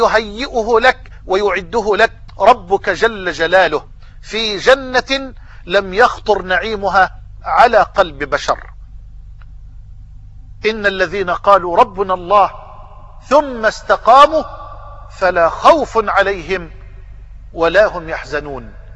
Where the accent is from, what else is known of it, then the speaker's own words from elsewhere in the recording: Egypt; وأسأل الله أن يجعل بلدنا مصر واحة للأمن والأمان